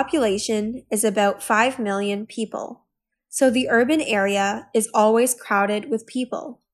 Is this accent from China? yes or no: yes; Jinan, Shandong, China; English is a second language; My hometown is Jinan. It's a city in Shandong Province.